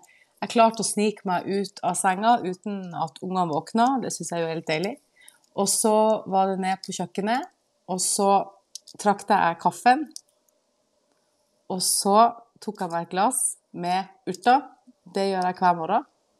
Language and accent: Norwegian; Nordland, Norway; now in Horten, Norway; vi bor nå i Horten. Vi flyttet ut til Horten i fjor sommer. Vi kommer jo fra Vesterålen.